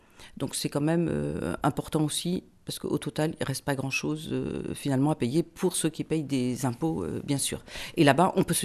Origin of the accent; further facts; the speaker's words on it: France; Et en tant que Français, nous envoyons aussi une soixantaine de jeunes tous les ans